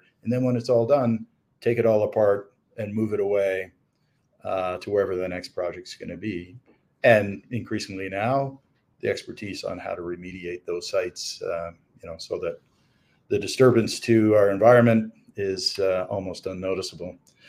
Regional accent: Canada; So I am a Canadian, a Canuck, if you will, and not far from Montana, actually. We're here in Calgary, Alberta today

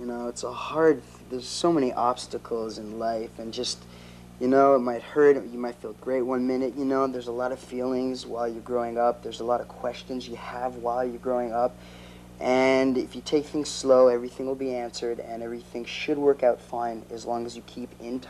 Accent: Toronto, Ontario, Canada; now in Los Angeles, United States; I'm 17 years old and I'm from Toronto, Canada. I'm currently living with my mother Judy in Los Angeles, California.

